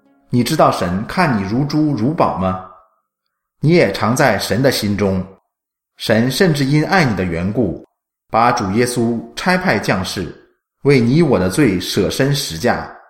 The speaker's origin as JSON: {"language": "Chinese", "country": "Hong Kong", "tie": "born or raised there", "said": "我成长于经济起飞阶段的香港，家境清贫，住山边寮屋及政府屋村。"}